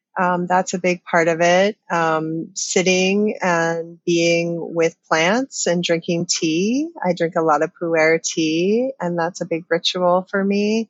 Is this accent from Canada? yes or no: yes; Canada; now in Hawaii, United States; I grew up in a seasonal place. I grew up in Canada. So I have that embedded in me. Like I feel the seasons deeply.